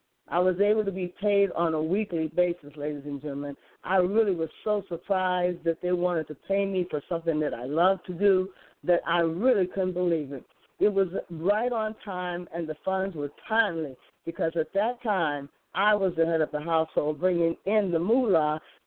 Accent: Gary, Indiana, United States; He immediately noticed that I was from Gary, Indiana, and formed kinship with my family

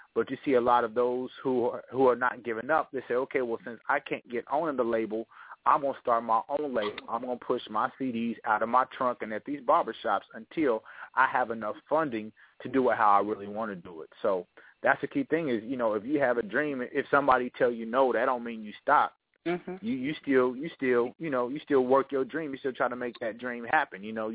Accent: Wichita, Kansas, United States; know where I was born and raised, you know, out of Wichita, Kansas. You know, when I tell people I'm from Kansas, and they'll be like, "You from where?"

